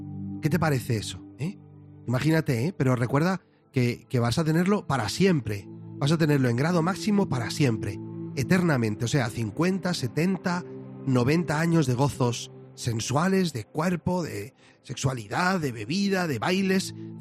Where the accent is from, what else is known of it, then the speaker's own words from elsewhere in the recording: San Sebastián de los Reyes, Community of Madrid, Spain; Estos días en mi pueblo, en San Sebastián de los Reyes